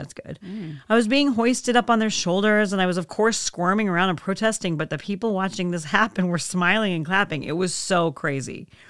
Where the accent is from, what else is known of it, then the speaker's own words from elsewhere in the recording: United States; I told him that I was from America where we didn't dunk innocent women for stupid traditions and what a misogynistic bunch of crap this was.